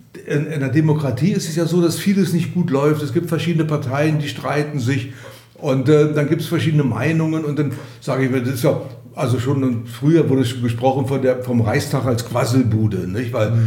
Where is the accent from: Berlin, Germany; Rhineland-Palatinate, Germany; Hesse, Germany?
Berlin, Germany; Ich meine, ich bin ja nun in der DDR aufgewachsen, aus Berlin aufgewachsen